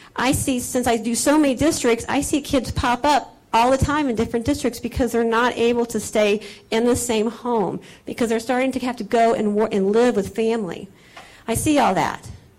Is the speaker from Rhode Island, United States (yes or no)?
no; Bethalto, Illinois, United States; also born or lived in Cape Girardeau; I was born in Cape Girardeau, Missouri, but I spent most of my upbringing and graduated from Civic Memorial High School in Bethalto, which is part of Madison County.